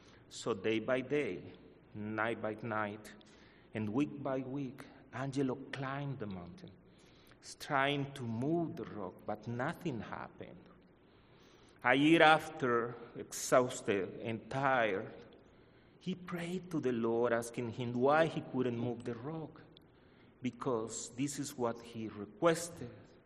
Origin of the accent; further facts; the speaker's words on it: United Kingdom; accent: British; English is a second language; As a priest of second language, probably you have noticed my British accent, and that is not included here.